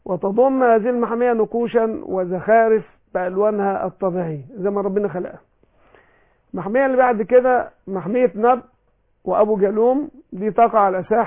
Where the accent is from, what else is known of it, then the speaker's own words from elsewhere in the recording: Egypt; تقريبا مش موجود إلا عندنا في مصر.